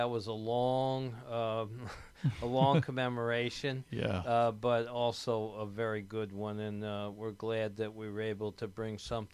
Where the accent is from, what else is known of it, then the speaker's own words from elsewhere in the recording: United States; born there; I was born in Greene County, and I've been a 40-year member of the Greene County Historical Society